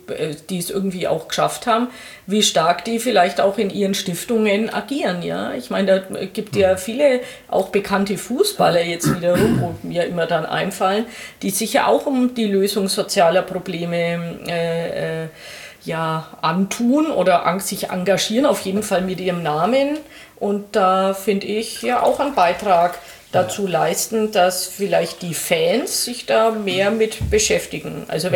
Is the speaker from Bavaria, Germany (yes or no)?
yes; Oberasbach, Bavaria, Germany; also born or lived in Nuremberg; ich bin in Nürnberg geboren